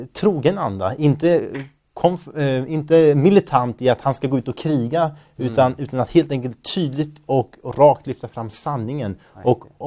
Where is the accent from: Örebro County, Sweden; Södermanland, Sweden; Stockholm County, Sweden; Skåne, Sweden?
Örebro County, Sweden; Örebro; Ett exempel från faktiskt min hemort Örebro, där jag är uppvuxen.